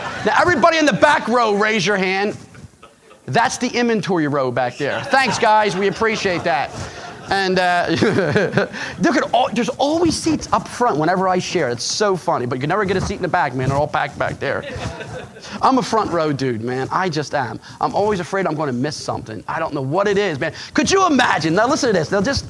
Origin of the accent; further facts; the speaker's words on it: Philadelphia, Pennsylvania, United States; You know, I come from Philadelphia. Okay, I come from I told you where I come from. I come from a Catholic family.